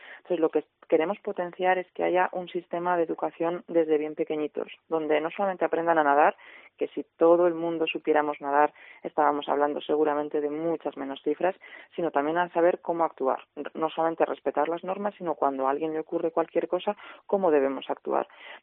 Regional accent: Spain; No, pues somos nosotros, españoles

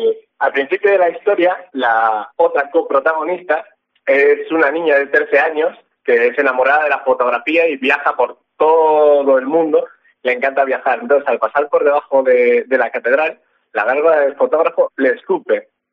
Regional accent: Ribadeo, Galicia, Spain; Soy de Ribadeo. De pura cepa.

